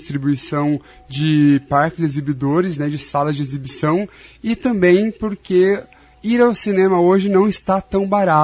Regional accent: Moreira Sales, Paraná, Brazil; Meus pais frequentaram muito o cinema, inclusive eles se conheceram no cinema da minha pequena cidade chamada Moreira Salles

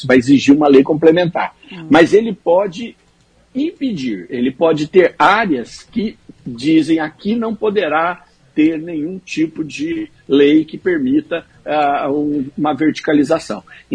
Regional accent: Maringá, Paraná, Brazil; born there; eu que tenho nasci em Maringá e uma ligação muito grande com esses bairros

